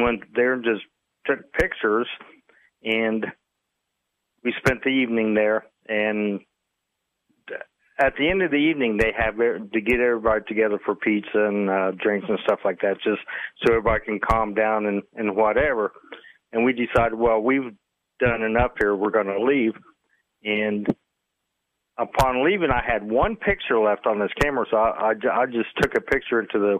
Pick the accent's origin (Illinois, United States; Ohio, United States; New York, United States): Ohio, United States; Columbus; You know, I'm from Ohio, Columbus, Ohio, and there's an abandoned prison in Mansfield, Ohio State Reformatory.